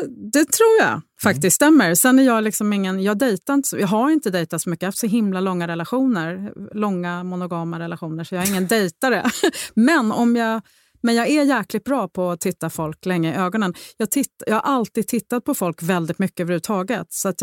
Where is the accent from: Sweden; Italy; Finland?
Italy; Rome, Lazio; Och i Rom där jag växte upp så fanns det väldigt mycket droger.